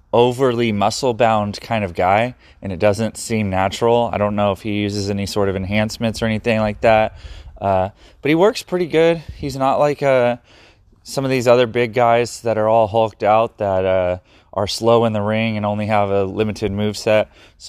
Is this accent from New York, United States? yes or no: no; Sacramento, California, United States; I like to try to claim Brian Cage because he's from Chico and I'm from Sacramento